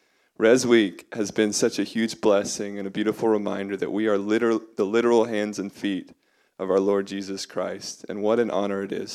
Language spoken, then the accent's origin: English; San Antonio, Texas, United States; and me, born and raised in San Antonio with a Jewish background